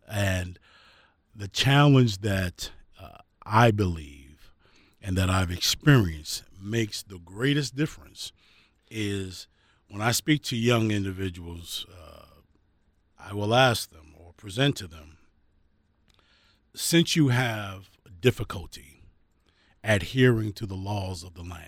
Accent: New Jersey, United States; now in Wilmington, United States; I'm a transplant from Jersey, as you know, moved down to Wilmington, Delaware.

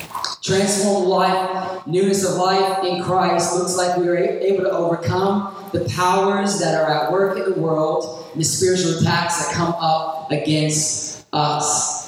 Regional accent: United States; I grew up in the United States and was brought up going to church and things like

